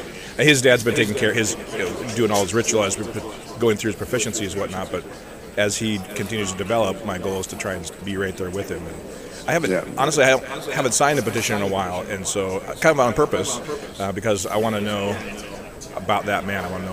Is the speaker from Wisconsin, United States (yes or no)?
yes; Wisconsin, United States; I'm a fellow cheesehead. I was born and raised in Wisconsin